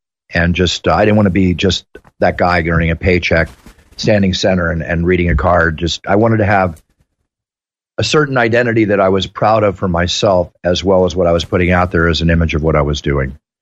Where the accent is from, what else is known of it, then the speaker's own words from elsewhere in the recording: Malibu, California, United States; I grew up in Malibu.